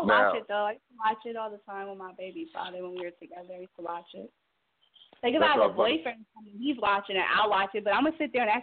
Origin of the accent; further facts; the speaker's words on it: Buffalo, New York, United States; Yes, I'm from Buffalo, New York.